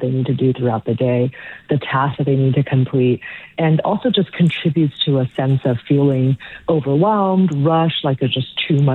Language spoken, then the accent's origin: English; Taiwan; I had a rotary phone when I was very little growing up in Taiwan.